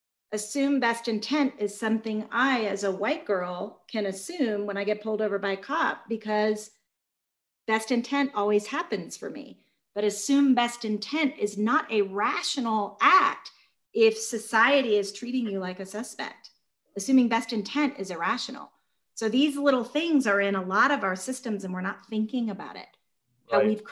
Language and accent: English; Georgia, United States; Yeah, I was raised in Georgia by civil rights workers.